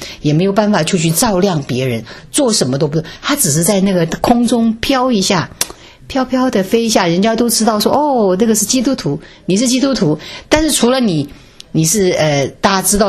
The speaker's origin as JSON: {"language": "Chinese", "country": "China", "said": "好，我们中国人一听说他废话哈，哪有谁用冷水泡茶的？"}